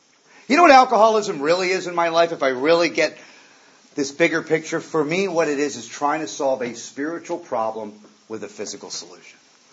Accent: Malibu, California, United States; I grew up in Malibu.

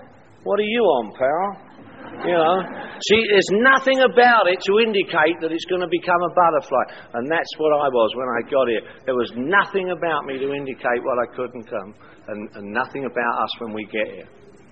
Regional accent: London, United Kingdom; Now, I'm from London, England. That thought had never even occurred to me. It had never occurred to me to go back to England.

